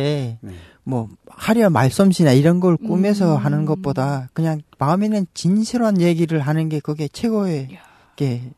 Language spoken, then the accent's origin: Korean; North Korea; now in South Korea